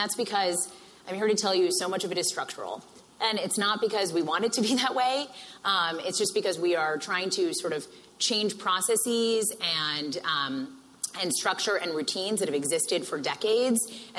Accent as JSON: {"language": "English", "town": "Boston", "region": "Massachusetts", "country": "United States", "said": "I'm from Boston. I live in the South End."}